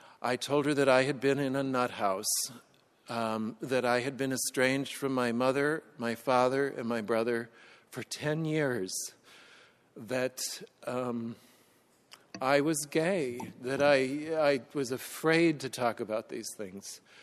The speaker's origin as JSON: {"language": "English", "town": "Edina", "region": "Minnesota", "country": "United States", "said": "So you can see, I come a long way from Edina to San Pedro Sula."}